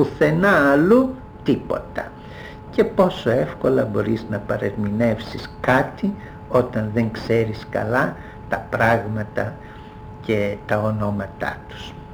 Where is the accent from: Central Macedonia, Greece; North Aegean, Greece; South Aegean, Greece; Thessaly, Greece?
Central Macedonia, Greece; Thessaloniki; δημοτικό σχολείο για πρώτη φορά στη ζωή μου κατάλαβα ότι όλοι εμείς που ζούμε στη Θεσσαλονίκη δεν είμαστε Έλληνες.